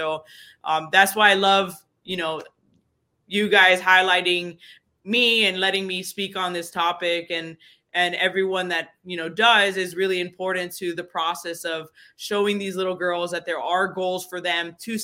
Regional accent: Miami, Florida, United States; When I was growing up in Miami, fast pitch softball had just taken off when I was about 9 years old

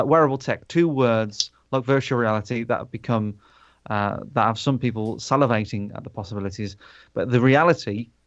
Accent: West Midlands, United Kingdom; people think I'm a Brummie if I go outside of the West Midlands. They go, you're Brummie. But it's that thing of, like, I'm not a Brummie. I'm from a different place, but it's near there.

